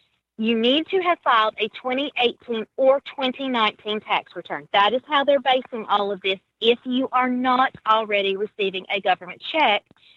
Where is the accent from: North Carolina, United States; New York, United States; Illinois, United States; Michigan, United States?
North Carolina, United States; now in Alabama, United States; I was actually originally from North Carolina and moved to Alabama a few years ago.